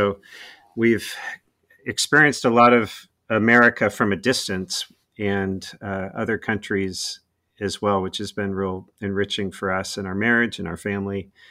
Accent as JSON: {"language": "English", "region": "California", "country": "United States", "tie": "born or raised there", "said": "And I originally from California. I grew up in the Bay Area."}